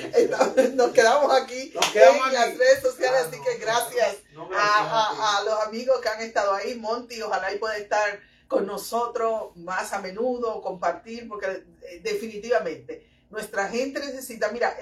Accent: Dominican Republic; a sí mismo y a nosotros como comunidad dominicana

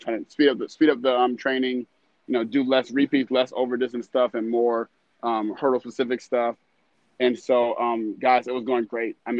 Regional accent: Atlanta, Georgia, United States; Yes, I am in Atlanta right now. I'm back in my hometown.

